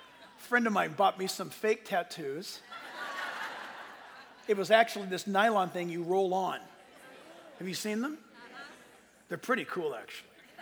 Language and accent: English; New York City, New York, United States; And we think, because we're from New York City, that if they don't put a suit on, they cannot be worshiping God?